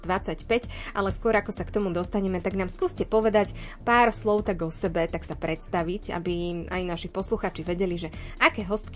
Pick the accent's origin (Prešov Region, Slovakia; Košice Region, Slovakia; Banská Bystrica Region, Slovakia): Banská Bystrica Region, Slovakia; Banská Bystrica; To ja ako Banskobystričanka ocením takéto slova.